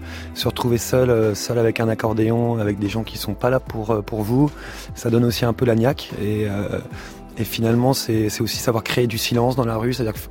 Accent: Vannes, Brittany, France; Moi, je suis originaire de Vannes.

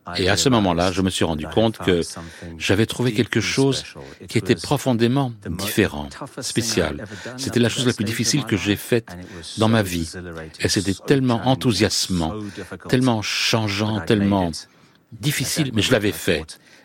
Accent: South Africa; J'ai grandi dans l'Afrique du Sud de l'apartheid.

